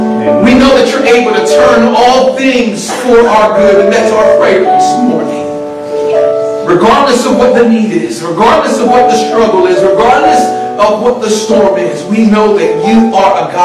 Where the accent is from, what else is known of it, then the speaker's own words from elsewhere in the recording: Pennsylvania, United States; also born or lived in New Jersey / South Georgia / Michigan / Ohio; I was born in New Jersey, raised in Pennsylvania, spent time in South Georgia, Michigan, Ohio. So I'm just confused. I've just been all over the place.